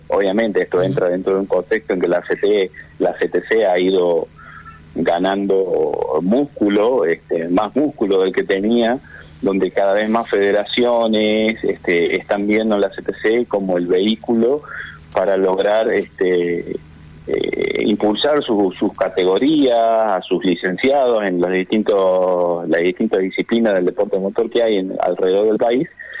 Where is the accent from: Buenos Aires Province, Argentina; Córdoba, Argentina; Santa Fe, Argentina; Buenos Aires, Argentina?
Córdoba, Argentina; El rally para mí es una pasión como cordobés.